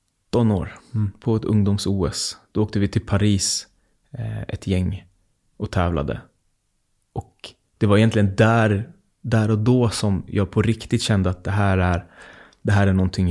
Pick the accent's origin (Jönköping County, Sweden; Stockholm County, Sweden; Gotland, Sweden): Stockholm County, Sweden; Fittja; jag är ju uppväxt i Fittja där det liksom är en, alltså det är ett smörgåsbord av olika kulturer och tankar på ett ställe.